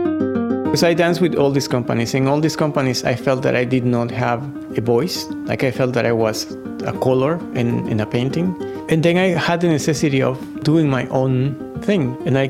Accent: Mexico; I think the farthest that I say is I'm from Mexico, because it was very different.

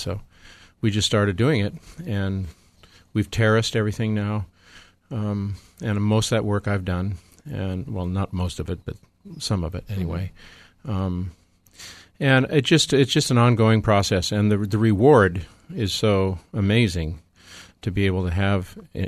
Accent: Butte, Montana, United States; I grew up in Butte, Montana, and my father was interested in the soil.

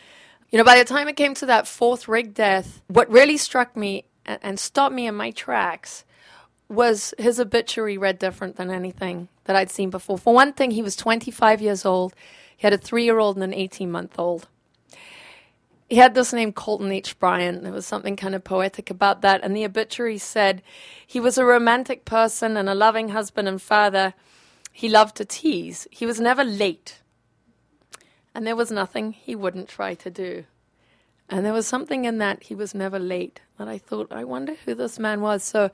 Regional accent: Zambia; accent: Southern African; The reason I have this peculiar accent is that I'm from Southern Africa. So, you know, I grew up without freedom of speech.

